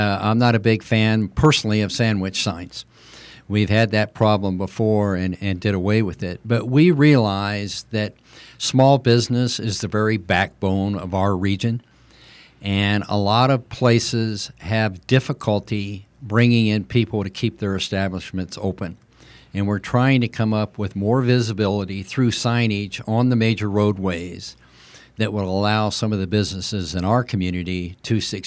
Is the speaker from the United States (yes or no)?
yes; Tucson, Arizona, United States; I love the city of Tucson. I'm a native here. I was born in St. Mary's Hospital. I love Tucson.